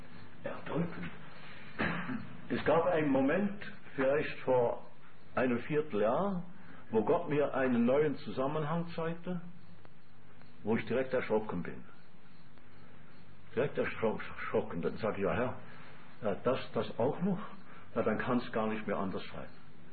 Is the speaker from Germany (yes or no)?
no; Switzerland; Da war ich 10 Jahre alt, 1914. Hat man als Schweizer Knabe schon was verstanden